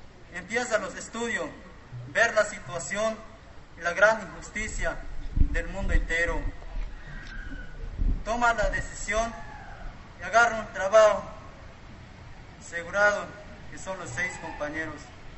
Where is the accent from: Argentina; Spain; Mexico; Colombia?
Mexico; Chiapas; Vengo del municipio de La Dignidad. … Mi comunidad es Rancho Las Peñas.